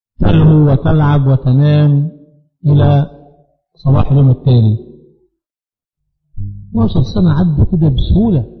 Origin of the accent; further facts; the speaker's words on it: Sharqia Governorate, Egypt; إزاي أجي من الشرقية 4 أيام في الأسبوع وأنا بأعمل موظف؟